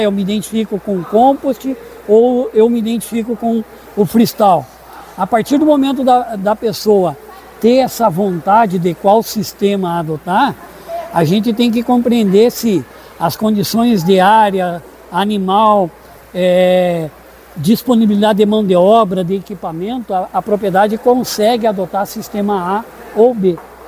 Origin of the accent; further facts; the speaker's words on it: Cruz Alta, Rio Grande do Sul, Brazil; eu sou de Cruz Alta, né? Do mais o centro do estado.